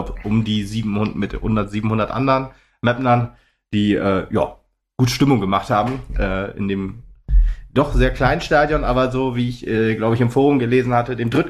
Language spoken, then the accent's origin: German; Meppen, Lower Saxony, Germany; Wir kommen aus Mappen der Stadt an der Ems